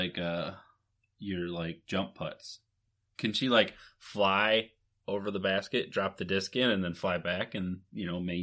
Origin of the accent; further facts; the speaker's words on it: Michigan, United States; We're both from Michigan, so naturally we're going to love it.